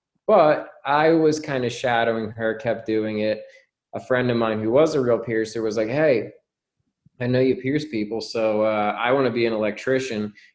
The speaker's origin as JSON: {"language": "English", "region": "New Jersey", "country": "United States", "tie": "born or raised there", "said": "when I was in third grade, I grew up in New Jersey. All my friends were Italian."}